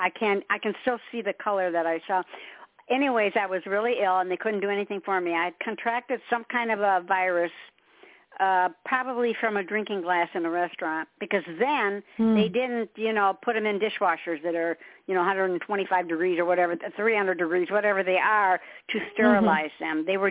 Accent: Detroit, Michigan, United States; I'm a girl from Motown. I love music. So I have my headphones on. I was born and raised in Detroit.

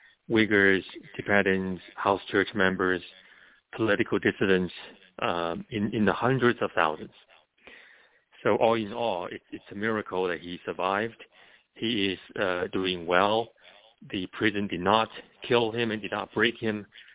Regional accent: China; I grew up in China, and I experienced it firsthand

